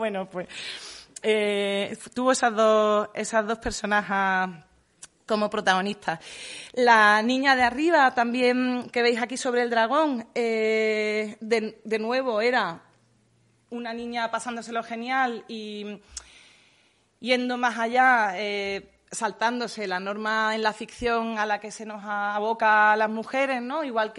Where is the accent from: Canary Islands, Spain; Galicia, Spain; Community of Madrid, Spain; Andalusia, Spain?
Andalusia, Spain; Seville; porque yo soy de Sevilla y bueno, pues ir sin depilar a la feria es muy difícil.